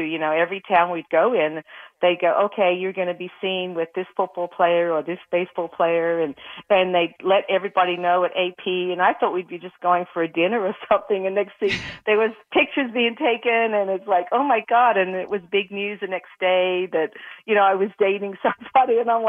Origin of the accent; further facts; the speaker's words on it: Australia; I came over from Australia and was ready to just, you know, knuckle down and play